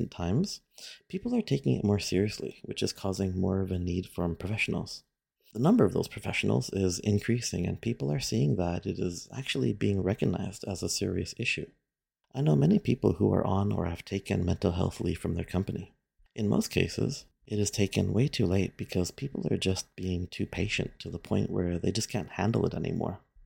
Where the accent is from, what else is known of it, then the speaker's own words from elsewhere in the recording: Canada; And as a Canadian, I said once wise man very purposely.